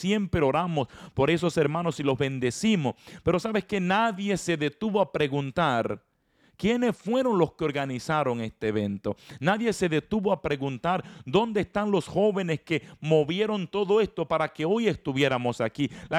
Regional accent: Dominican Republic; Fui a predicar en una ocasión a una comunidad en mi país, República Dominicana

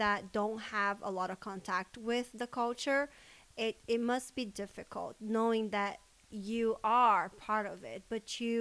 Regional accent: Brazil; now in United States; I am from Brazil. You guys all know that. That is where I was born and where I was raised. I have lived in the U.S. though more than I have lived in Brazil. So I am an American citizen as well.

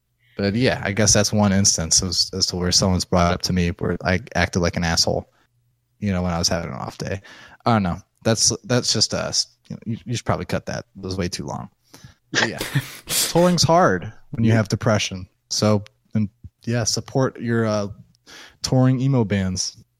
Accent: Midwest, United States; being a Midwesterner, it's kind of like, I don't know, you know, like, you know, you're out in the Midwest

